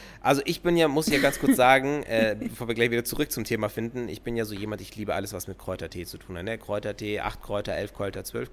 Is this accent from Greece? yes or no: yes; Greece; now in Germany; sagen, ich bin Grieche.